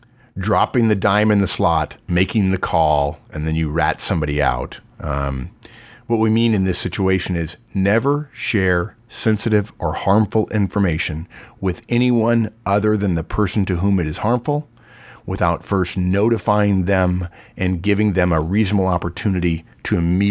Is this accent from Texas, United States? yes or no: yes; Texas, United States; although I'm from Texas, and we have that saying that we don't want everything.